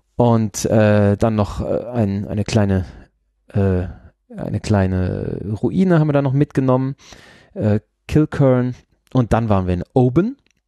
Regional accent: Frankfurt, Hesse, Germany; wir sind auch damit aufgewachsen im Endeffekt, dass wir uns durchs Bahnhofsviertel bewegen und dass wir da zwischen Junkies herumlaufen

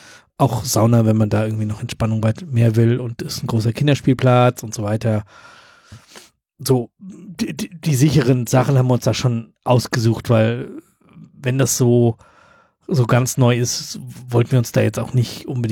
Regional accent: North Rhine-Westphalia, Germany; Ich komme aus der Gegend von Köln

